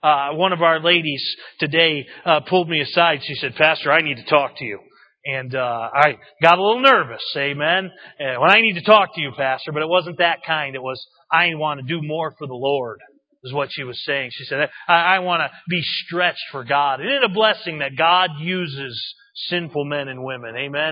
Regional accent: New England, United States; By the way, I'm from New England.

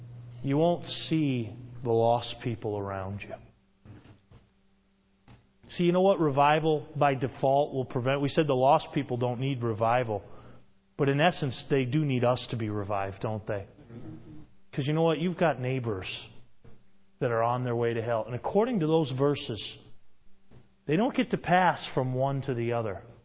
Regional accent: New England, United States; I like the Patriots. I'm from New England.

